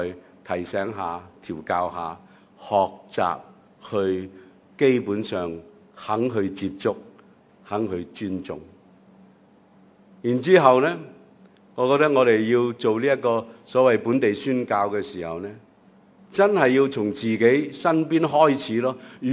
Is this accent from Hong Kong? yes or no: yes; Hong Kong; 因为他们已经来到我们香港人的家